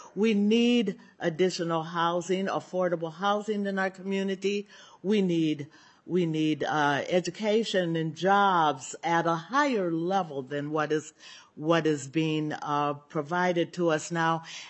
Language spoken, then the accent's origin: English; St. Paul, Minnesota, United States; I'm a lifelong resident of Rondo. I was born and raised in St. Paul